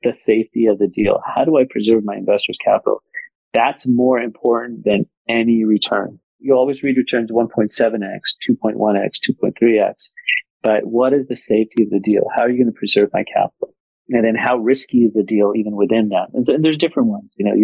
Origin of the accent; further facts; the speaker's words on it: Cincinnati, Ohio, United States; I grew up in Cincinnati, and I have family who lives right across the border in Kentucky.